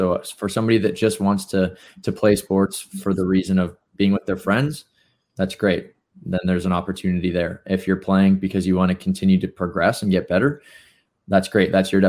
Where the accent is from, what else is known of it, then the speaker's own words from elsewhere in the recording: North Vancouver, British Columbia, Canada; Yeah, so I've born and raised in North Vancouver here in BC